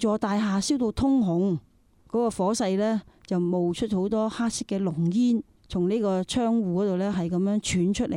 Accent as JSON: {"language": "Cantonese", "country": "Hong Kong", "said": "我哋香港人"}